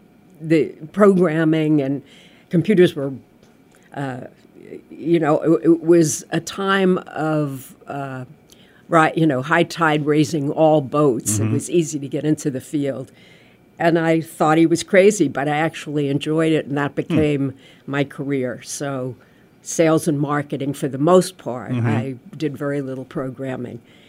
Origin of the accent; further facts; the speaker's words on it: Mount Vernon, New York, United States; Well, I grew up in Mount Vernon, New York, if anybody is familiar with that suburb.